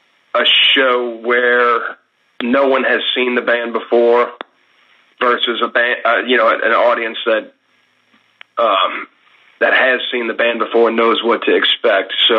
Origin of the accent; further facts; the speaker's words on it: United States; Although I don't know much about my family history or Irish traditions, I'm an American, you know.